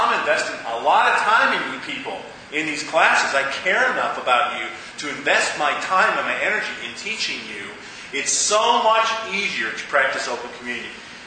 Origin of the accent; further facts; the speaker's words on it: Cleveland, Ohio, United States; When I grew up in Cleveland, Ohio, I had Baptist friends, Methodist friends, Lutheran friends and Catholic friends.